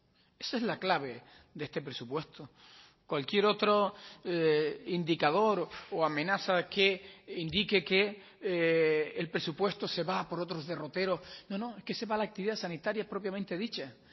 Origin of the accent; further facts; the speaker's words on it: Lanzarote, Canary Islands, Spain; me sentía muy orgulloso por ser de Lanzarote, y también soy de Lanzarote